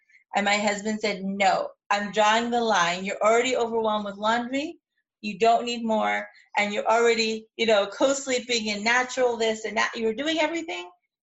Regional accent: United States; now in Israel; So both of us are Americans, we're both English speakers, and I didn't want my kids to be cut off, like, live in Israel but not be Israeli.

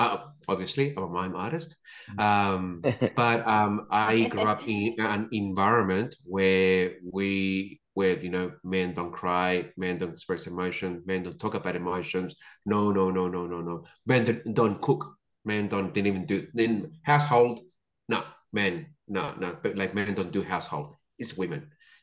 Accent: Chile; I come from Chile. I've got a South American background, and men don't express their emotions.

